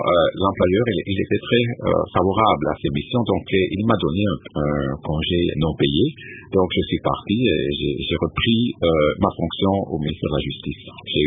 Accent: Fribourg, Switzerland; also born or lived in Sarnen; Dans la Suisse centrale, donc vraiment le centre des trois cantons qui ont composé la Suisse en 1291 avec la nouvelle constitution. Et après, notre famille a déménagé dans le canton de Fribourg

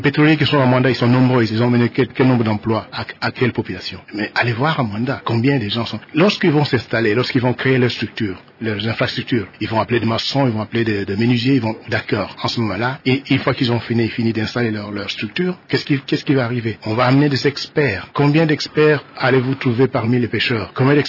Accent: DR Congo; je suis congolais

